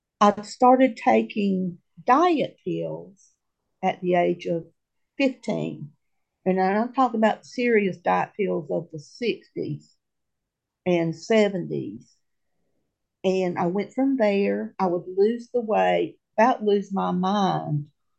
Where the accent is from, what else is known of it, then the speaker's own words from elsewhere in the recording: the South, United States; I'm from the South. Oh my goodness, the food was delicious.